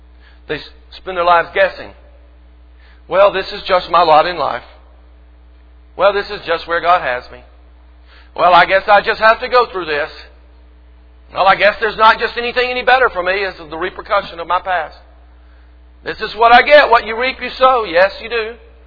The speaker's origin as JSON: {"language": "English", "region": "Georgia", "country": "United States", "tie": "born or raised there", "said": "the summer, quote, revival services at little country church that I grew up in Georgia."}